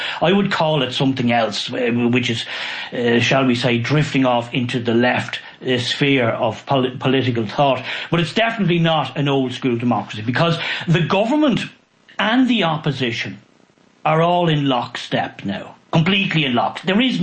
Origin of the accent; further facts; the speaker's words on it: Ireland; So we, as ordinary Irish people, we are seeing our country being changed beyond all recognition